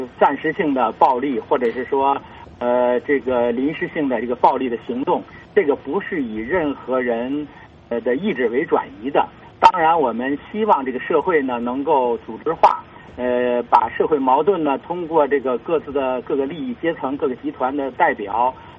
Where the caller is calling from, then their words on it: Shijiazhuang, Hebei, China; 我是石家庄的一位独立撰稿人